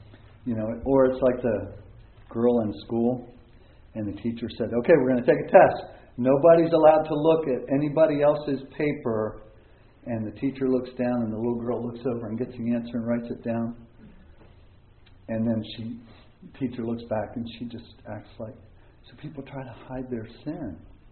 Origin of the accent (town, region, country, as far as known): Baltimore, Maryland, United States